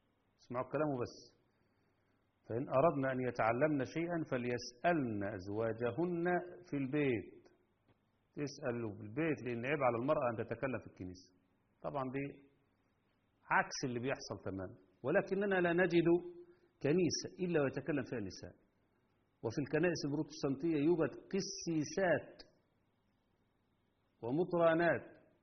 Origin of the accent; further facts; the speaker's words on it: Egypt; القنوات الخاصة بتاعتنا احنا كمصريين